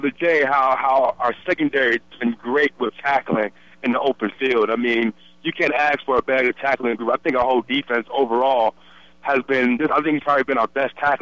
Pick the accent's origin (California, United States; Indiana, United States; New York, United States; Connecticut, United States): California, United States; San Diego; All right, so my G-men are going to my hometown, sunny San Diego.